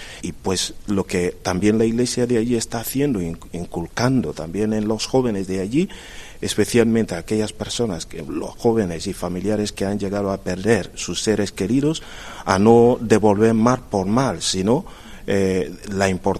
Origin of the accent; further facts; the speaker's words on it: Nigeria; como siendo un nigeriano, me rompe el corazón